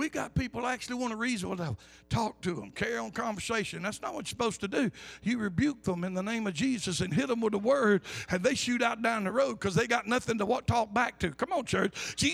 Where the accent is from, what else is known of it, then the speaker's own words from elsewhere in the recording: the South, United States; I'm from the South. Back then, we didn't know what it was, how people locked up in the store at night.